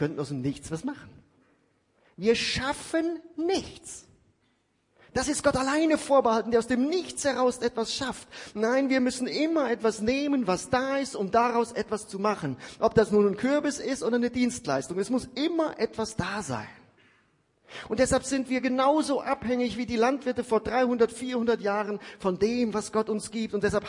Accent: Siegen, North Rhine-Westphalia, Germany; Ich komme aus Siegen. Siegen, diese fromme Stadt, die geprägt ist von der Industrie

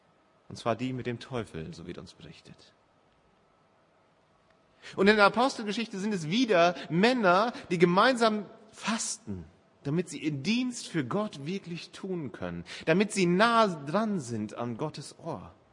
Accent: Northern Germany, Germany; für mich als Norddeutscher ist das der Super-GAU da hoch

